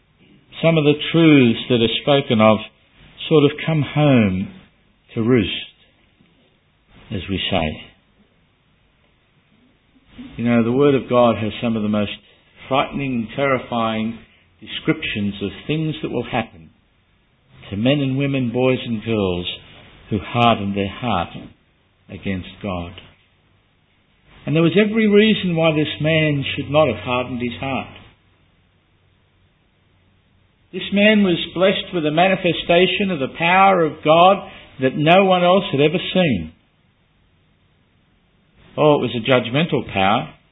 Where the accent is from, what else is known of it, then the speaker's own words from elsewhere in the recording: Sydney, New South Wales, Australia; one of our neighbours when I grew up in Sydney. We lived halfway down the hill.